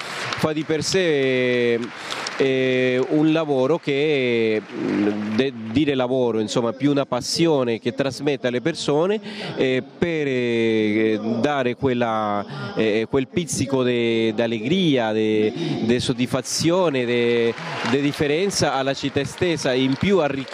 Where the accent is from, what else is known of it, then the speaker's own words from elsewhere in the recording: Colombia; Italian is a second language; now in Rome, Italy; d'origine sono colombiano, però in realtà sono 16 anni dal giubileo del 2000 che risiedo nel comune di Roma. Ormai mi sento a tutti gli effetti romano